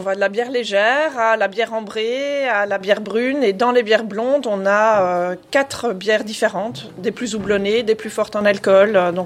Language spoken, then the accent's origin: French; Belgium; now in France; en tant que Belge, c'est vrai qu'on voit qu'il y a énormément de petites brasseries aussi en Belgique